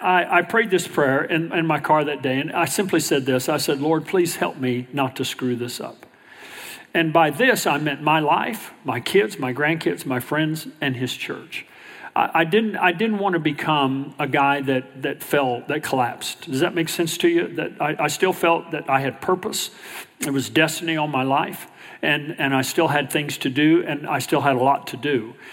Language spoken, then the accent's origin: English; Texas, United States; You know, we always remember, I'm from Texas, and we pray a little different.